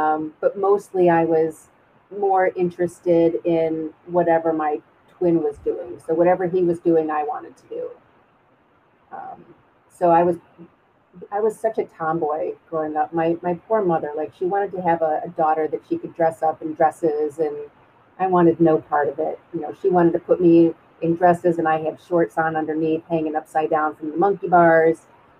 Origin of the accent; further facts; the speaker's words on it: Glencoe, Illinois, United States; I grew up in Glencoe, which is 30 minutes north of Chicago.